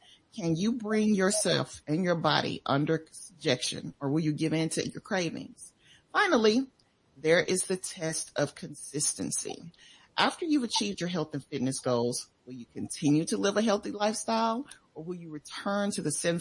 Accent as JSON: {"language": "English", "town": "West Memphis", "region": "Arkansas", "country": "United States", "tie": "born or raised there", "said": "I grew up in West Memphis."}